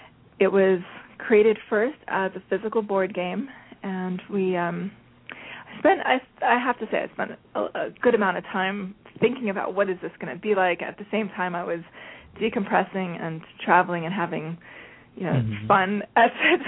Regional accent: Miami, Florida, United States; I was brought up in Miami, Florida, and I was raised in a home where my mother was Jewish, my father was Catholic.

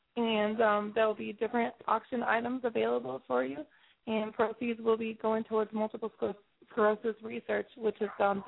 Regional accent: Ohio, United States; You're going to Ohio. That's my home state.

